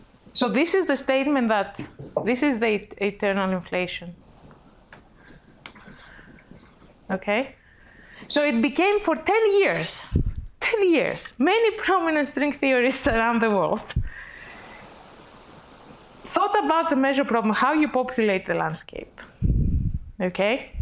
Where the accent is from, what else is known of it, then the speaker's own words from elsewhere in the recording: Greece; English is a second language; I mean, I come from Greece. We are 10 million out of 8 billion.